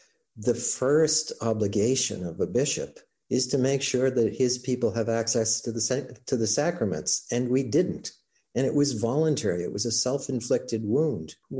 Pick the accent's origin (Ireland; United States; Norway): Ireland; I'm Irish, so, you know, I like a fight.